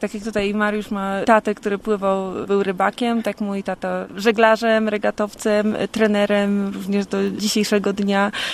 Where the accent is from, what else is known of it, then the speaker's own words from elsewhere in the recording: Warmian-Masurian Voivodeship, Poland; Ja pochodzę z Mazur. Tam się wychowałam.